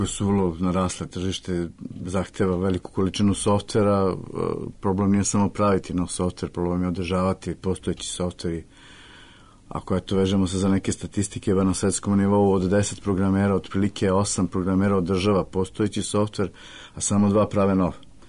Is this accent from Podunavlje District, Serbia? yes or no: yes; Smederevo, Podunavlje District, Serbia; U mom rodnom gradu Smederevu